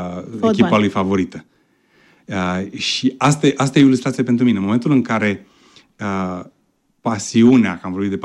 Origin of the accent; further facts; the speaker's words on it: Craiova, Dolj, Romania; Eu am crescut în Craiova. Eu crescând în Craiova am fost fan al echipei din Craiova.